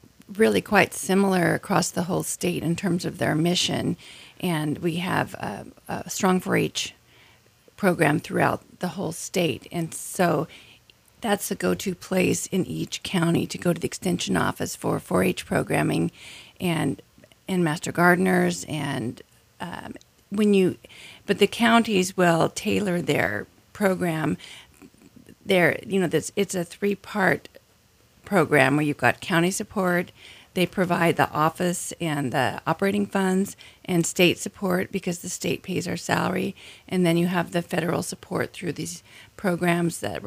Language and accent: English; Washington, United States; now in Idaho, United States; I was raised in Washington, went to Washington State University, and studied communications